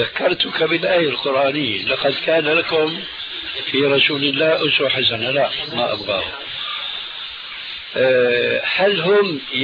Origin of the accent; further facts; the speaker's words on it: Syria; انا باعتباري سوري